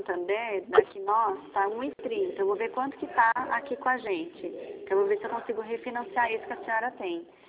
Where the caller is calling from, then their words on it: Campinas, São Paulo, Brazil; Nós somos aqui de Campinas, próximo da Unicamp.